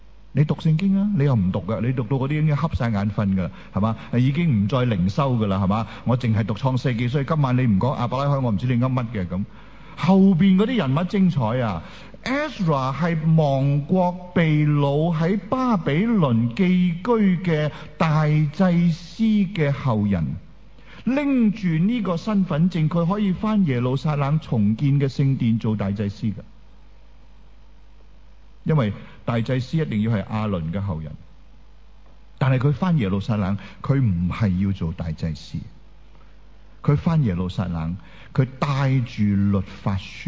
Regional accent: Hong Kong; 我们香港人很明白

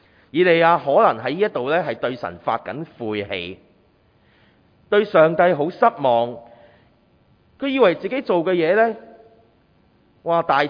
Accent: China; 我们中国人有一个，那些是不是叫歇后语那些哑仔食黄连，有苦自己知

